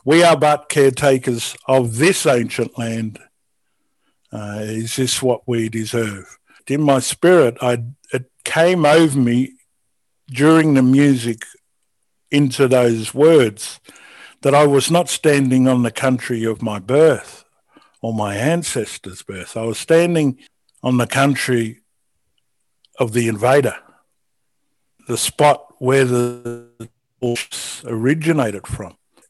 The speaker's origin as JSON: {"language": "English", "country": "Australia", "said": "I'm Aboriginal. I'm not, in a sense, in the same boat as an Australian, remembering I was born before the referendum."}